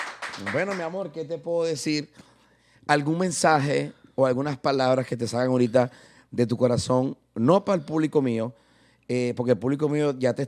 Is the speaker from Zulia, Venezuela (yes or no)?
yes; Maracaibo, Zulia, Venezuela; de Maracaibo, Zulia, Venezuela.